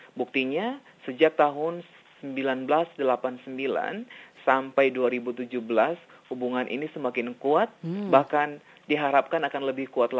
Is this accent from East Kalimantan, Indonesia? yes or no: no; Ambon, Maluku, Indonesia; now in Darwin, Australia; Kenapa saya orang Ambon yang ada di Darwin tidak bisa berpartisipasi seperti itu.